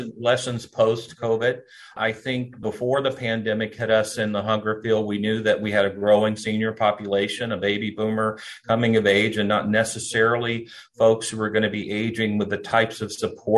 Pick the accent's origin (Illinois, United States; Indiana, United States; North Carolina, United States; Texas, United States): North Carolina, United States; I am a native North Carolinian. I grew up here in Wayne County and Duplin County.